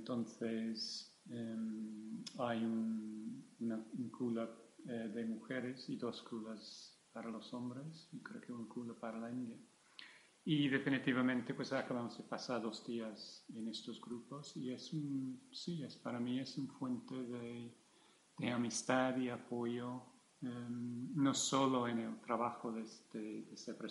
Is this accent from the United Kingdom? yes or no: yes; England, United Kingdom; Spanish is a second language; moved away; soy inglés, entonces, sí, bueno, llevo ya muchos años fuera, pero venir a Inglaterra es, bueno, para mí son dos cosas.